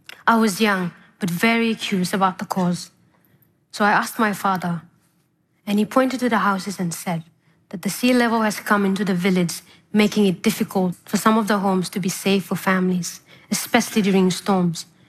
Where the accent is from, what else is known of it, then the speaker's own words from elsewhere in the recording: Reef Islands, Temotu, Solomon Islands; Growing up in Reef Islands, I was taught by the aunties and grandmas about the different types of plants available for us to eat